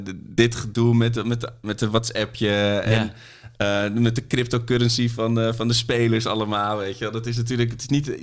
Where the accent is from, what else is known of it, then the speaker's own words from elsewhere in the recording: Amsterdam, North Holland, Netherlands; ik voel me ook niet heel erg een Nederlander daarin. Ik voel me Amsterdammer, ja.